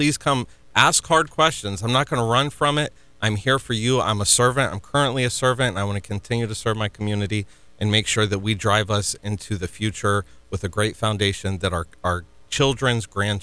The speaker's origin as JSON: {"language": "English", "region": "Florida", "country": "United States", "tie": "born or raised there", "said": "So I was born and raised right here in Brevard County. I'm 40 years old."}